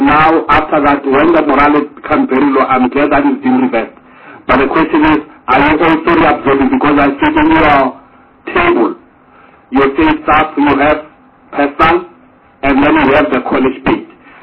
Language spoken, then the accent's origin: English; Limpopo, South Africa; And it has very little to do with the fact that I'm from Limpopo